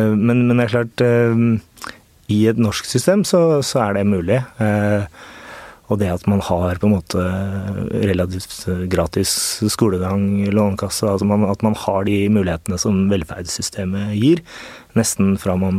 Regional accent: Oslo, Norway; jeg født og oppvokst på Torshov, så der har familien bodd siden de gårdene ble bygd i 1922. Så femte generasjon når mine sønner ble født der.

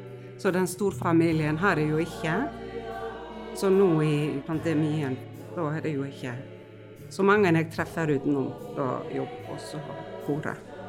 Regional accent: Iceland; Norwegian is a second language; now in Algerøy, Norway; Jeg kommer fra Island, har bodd her på Algerøy i 8 år.

